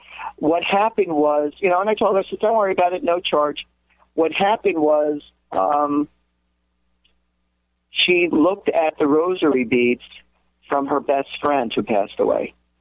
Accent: New Jersey, United States; from all the way from New Jersey in my home state

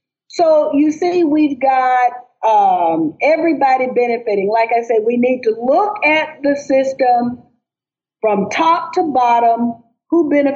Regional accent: the South, United States; me having to sit down with the Klan because I'm from South.

